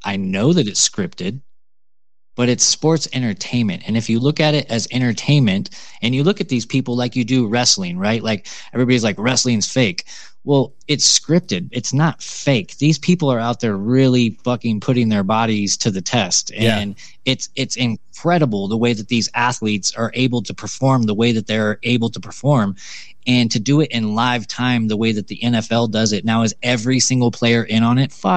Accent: California, United States; you're also an anti 49er fan because we're both from the Bay Area.

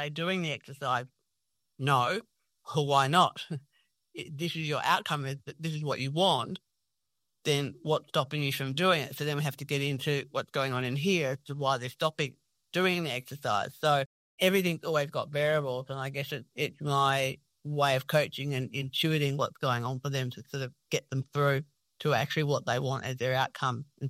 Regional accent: Australia; We grew up in Australia

